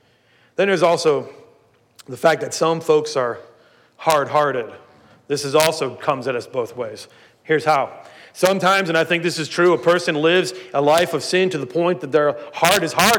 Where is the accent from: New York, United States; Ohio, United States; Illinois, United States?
Ohio, United States; Growing up in Ohio, I had a neighbor, a sweet elderly man who was a widower.